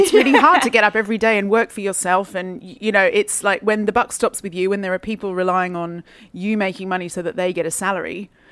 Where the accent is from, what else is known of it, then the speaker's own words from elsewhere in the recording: Australia; I think probably because I'm from Australia and it's a whole world that I just know nothing of.